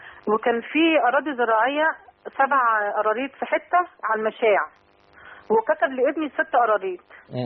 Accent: Alexandria, Alexandria Governorate, Egypt; من اسكندرية.

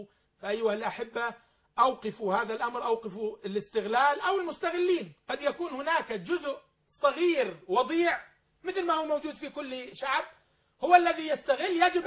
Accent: Syria; نحن كسوريين

